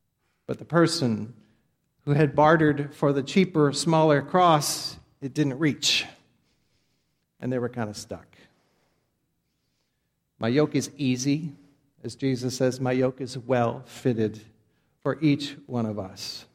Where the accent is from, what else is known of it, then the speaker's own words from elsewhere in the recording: St. Louis, Missouri, United States; I grew up in St. Louis, you know that by now, and they have that beautiful gateway arch